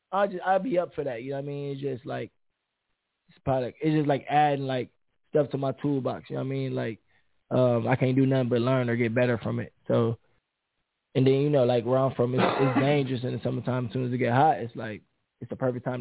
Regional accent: Ohio, United States; Like, I'm from Ohio, so when everybody's freaking out, like, oh, it's freezing. I'm like, it's chilly.

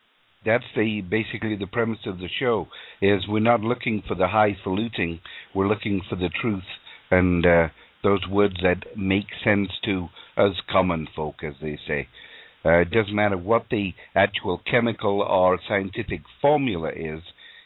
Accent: England, United Kingdom; I grew up on Saturday afternoon matinees at the movie theater in England

